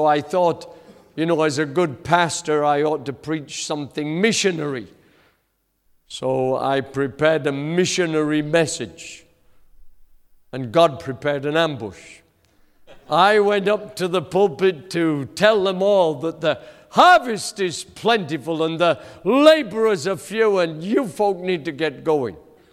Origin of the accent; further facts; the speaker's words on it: Ripon, Yorkshire and the Humber, United Kingdom; accent: Yorkshire; It used to be from Yorkshire, where I'm from. But now I don't know where it's from anymore, because I've been all over the place. So you know, I was born in Ripon, Yorkshire.